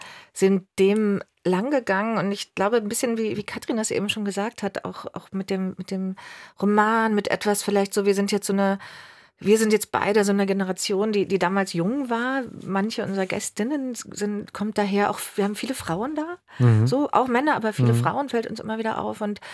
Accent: Germany; Also ich komme zum Beispiel aus dem Zonenrandgebiet West, so bin da in den 80ern groß geworden.

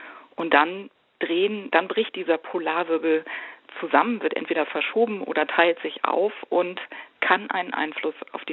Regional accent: Berlin, Germany; diese kalten Winter, die ich als Kind in Berlin auch erlebt habe, gar nicht mehr gewöhnt. Ich habe noch Schlittschuhlaufen auf der Havel gelernt.

